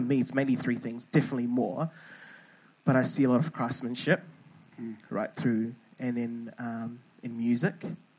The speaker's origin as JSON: {"language": "English", "country": "Zimbabwe", "said": "It's like, from where I'm from Zimbabwe, by the way."}